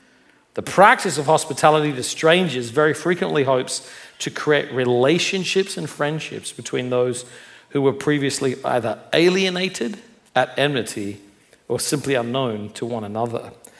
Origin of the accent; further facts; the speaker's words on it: Australia; Very different than where I grew up in Australia, which I would just call basically violence.